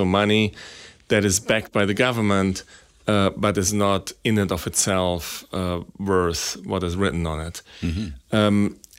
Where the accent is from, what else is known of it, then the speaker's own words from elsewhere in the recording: Germany; moved away as an adult; now in United States; I grew up in Germany, but went to work and went to school a little bit all over Europe before coming to the US for grad school